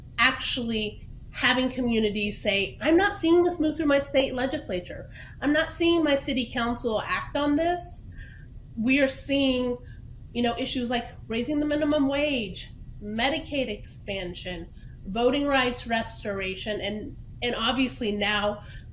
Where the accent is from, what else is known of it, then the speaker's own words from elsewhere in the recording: Texas, United States; So I'm a Texan. I grew up in Texas.